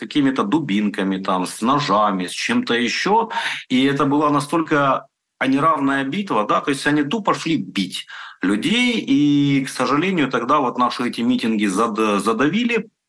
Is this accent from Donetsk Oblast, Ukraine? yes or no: yes; Donetsk Oblast, Ukraine; потому что я дончанин, я житель Донецкой области